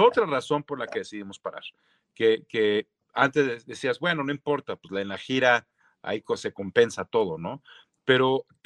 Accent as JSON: {"language": "Spanish", "town": "Ciudad Satélite", "region": "State of Mexico", "country": "Mexico", "said": "Sí, yo soy de Satélite, vivo aquí en Lomas Verdes."}